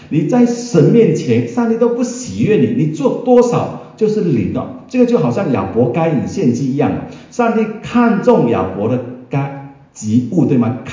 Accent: East Malaysia, Malaysia; 马来西亚第一个新冠病毒在我家乡东马过世的是牧师

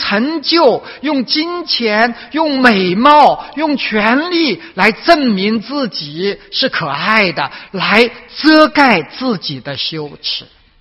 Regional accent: China; 作为华人，作为从大陆来的牧师，

